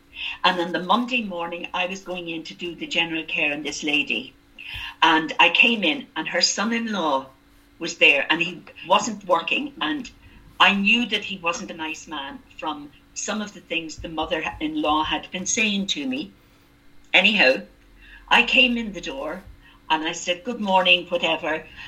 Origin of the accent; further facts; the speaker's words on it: Ireland; Yes, I'm Irish, but you don't know anything more about me.